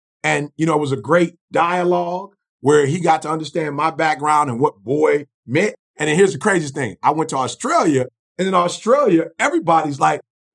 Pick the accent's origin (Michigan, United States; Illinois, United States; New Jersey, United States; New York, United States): Michigan, United States; Detroit; I'm sorry. I'm from Detroit.